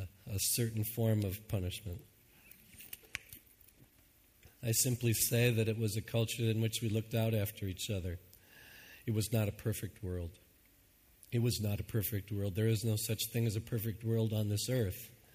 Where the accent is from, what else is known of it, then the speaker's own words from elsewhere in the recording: New Hampshire, United States; I come from New Hampshire, where Bishop Robinson of the Episcopal Church is the one that set aside the firestorm